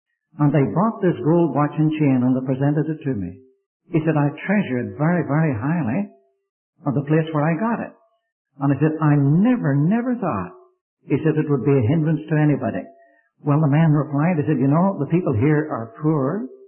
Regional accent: Ireland; I come from Ireland, and some things that I do in this country, I wouldn't think of doing over there.

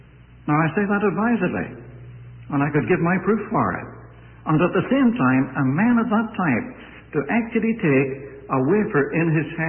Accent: Ireland; both in the country in which I was born. I've already told you that I'm an Irishman.

